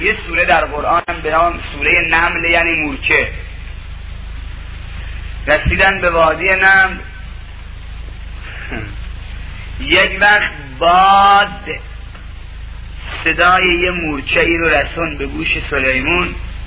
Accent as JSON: {"language": "Persian", "region": "Yazd", "country": "Iran", "also_born_or_lived": "Mashhad", "lives_now": "Tehran, Iran", "said": "چون من اصلا یزدیه، تولدم در مشهده، ساکن تهرونم"}